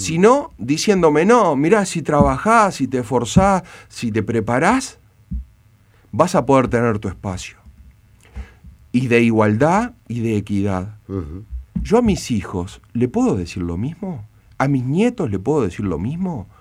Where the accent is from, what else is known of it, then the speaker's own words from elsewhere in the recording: Montevideo, Uruguay; Yo nací, estudié y me crié en Piedras Blancas. Un barrio hoy zona roja.